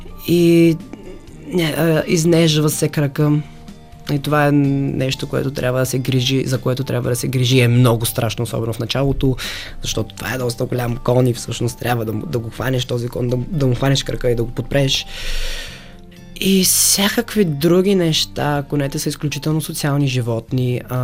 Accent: Haskovo, Haskovo Province, Bulgaria; По случайност намерих една ферма до града ми, аз съм от Хасково

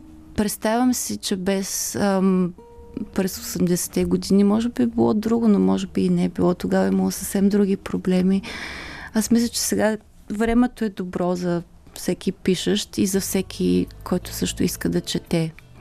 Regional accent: Sliven, Sliven Province, Bulgaria; also born or lived in Ruse; израснала съм в Сливен и винаги съм се чувствала, когато съм опитали откъде си, съм казала, че съм от Сливен. Някак си не приемах дълго време Русе като роден град

